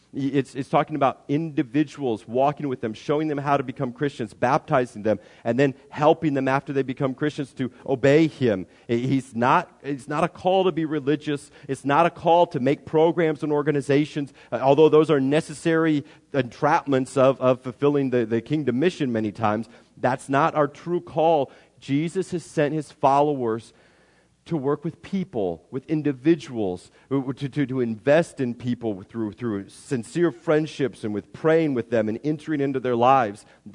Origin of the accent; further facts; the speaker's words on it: Waverly, Nebraska, United States; Growing up in Waverly, I swore I was not going to live here.